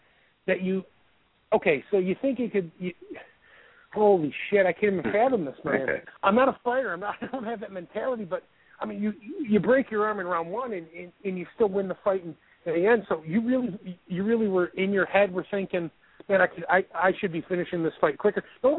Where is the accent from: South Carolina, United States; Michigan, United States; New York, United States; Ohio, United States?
New York, United States; People, you know, I'm from Central New York